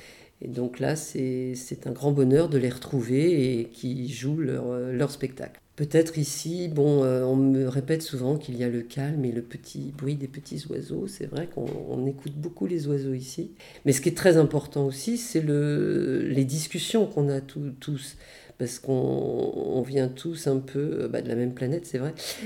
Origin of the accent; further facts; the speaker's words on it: Paris, Île-de-France, France; Je viens de Paris où j'ai passé une trentaine d'années à photographier et à créer des spectacles